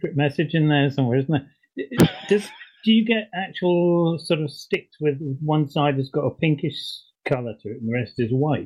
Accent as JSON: {"language": "English", "region": "East of England", "country": "United Kingdom"}